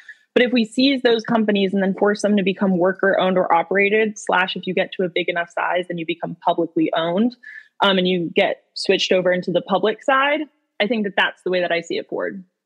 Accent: Georgia, United States; again, I'm from Georgia, so seeing their reaction in Cop City has been really eye-opening for me personally

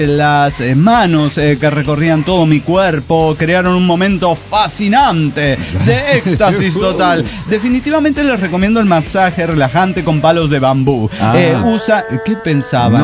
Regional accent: Lima, Peru; Hola, ¿qué tal, amigos? … de Lima, Perú.

